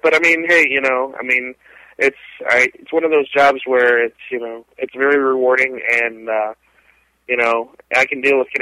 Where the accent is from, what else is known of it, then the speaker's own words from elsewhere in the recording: Schaumburg, Illinois, United States; I grew up in Schaumburg, Illinois, a suburb of Chicago. And then in 1995, I went off to school in Kansas. I went to Kansas State University in Manhattan, Kansas.